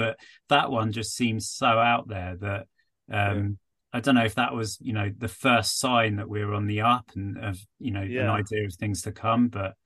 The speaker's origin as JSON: {"language": "English", "town": "Brighton", "region": "South East England", "country": "United Kingdom", "tie": "born there", "said": "I was born in Brighton."}